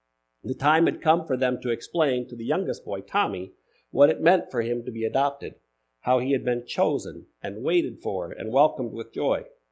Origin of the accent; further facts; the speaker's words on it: Benton Harbor, Michigan, United States; also born or lived in Watervliet / St. Joseph; I've basically lived in West Michigan my whole life. I was born in Watervliet, grew up in Benton Harbor and St. Joseph, graduated from St. Joseph High School